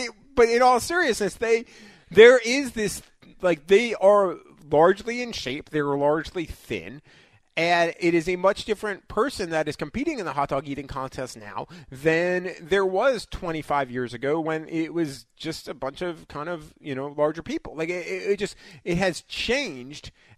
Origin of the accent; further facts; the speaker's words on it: New York, United States; Going to New Year's Eve in New York City, I grew up in New York.